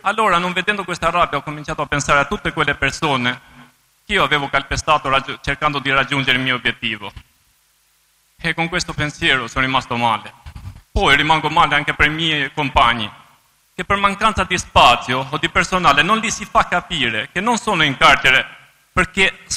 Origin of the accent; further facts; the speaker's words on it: Albania; Italian is a second language; moved away as an adult; now in Italy; sono arrivato in Italia dall'Albania nel 1996.